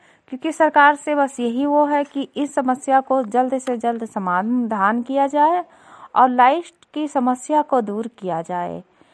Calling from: Lakharampur, Uttar Pradesh, India; मैं विकास खंड विशेषरगंज से बोल रही हूं, ग्राम पंचायत लखारामपुर, गांव लखारामपुर से।

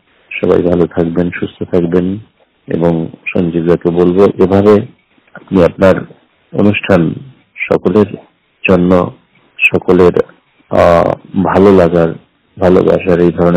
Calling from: Chakdaha, West Bengal, India; পশ্চিমবঙ্গ রাজ্যের নদিয়া জেলার চাকদহ থেকে চলে এলাম গানের কুইজের প্রশ্নের উত্তর দিতে।

